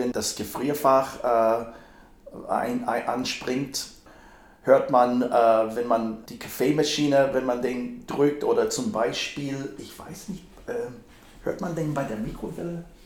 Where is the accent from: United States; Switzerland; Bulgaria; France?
United States; German is a second language; moved away as an adult; bin gebürtiger Amerikaner, bin mit 19 nach Europa gekommen, das erste Mal, und ich bin jetzt seit ein paar Tagen 64.